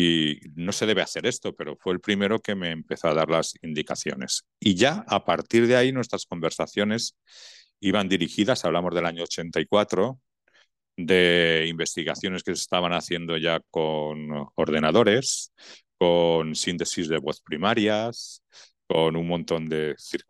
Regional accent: Valencia, Valencian Community, Spain; born there; soy una persona española de 58 años, nacido en Valencia

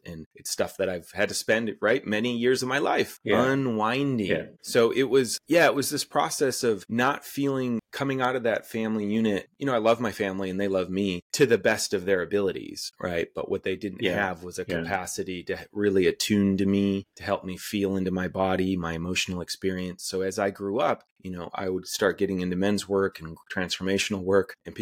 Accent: Midwest, United States; I was lower middle class, white man, growing up in Midwestern America in the 80s and 90s.

